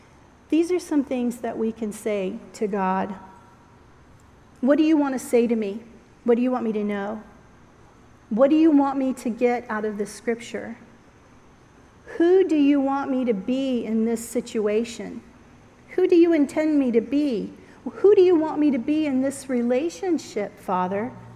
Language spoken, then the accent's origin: English; Washington, District of Columbia, United States; because I grew up in Washington, D.C. area.